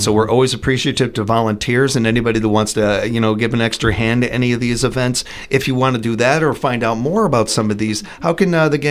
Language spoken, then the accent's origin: English; Chicago, Illinois, United States; where I grew up in Chicago, you got the Lincoln Park Zoo, you got the Brookfield Zoo.